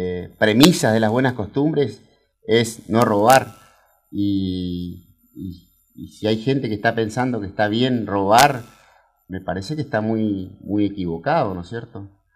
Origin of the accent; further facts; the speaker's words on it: Santo Tomé, Argentina; que estoy en mi pueblo haciendo una huerta, que me estoy esforzando. Y la verdad, acá en Santo Tomé, yo conozco un montón de gente que hace eso.